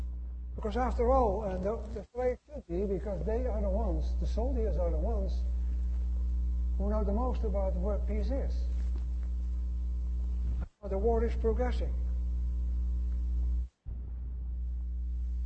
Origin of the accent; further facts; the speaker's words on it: Netherlands; I grew up in the Netherlands